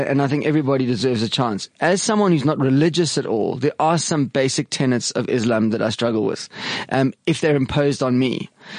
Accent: South Africa; As I'm a South African

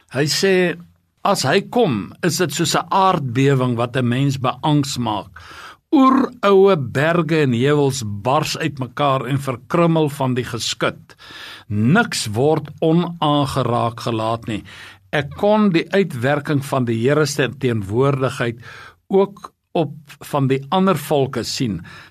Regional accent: Highveld, South Africa; now in Cape Town, South Africa; daar waar ek groot geword het in die Hoofveld en ek het 'n lang tyd nog, wel ek is nou meer as die helfte van my lewe al in die Kaap

